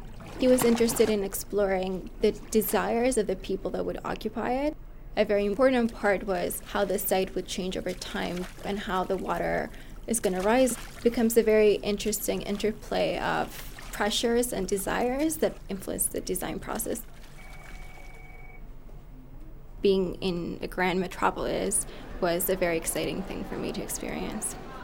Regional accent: Athens, Attica, Greece; I was born and raised in Athens. My major is architecture.

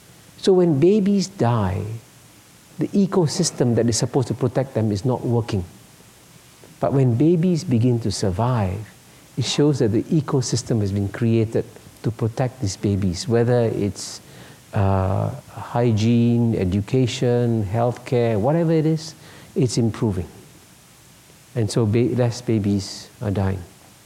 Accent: Singapore; I grew up in Singapore in relatively poor circumstances. In fact, I was put in a special feeding program when I was 6 years old because I was technically underweight.

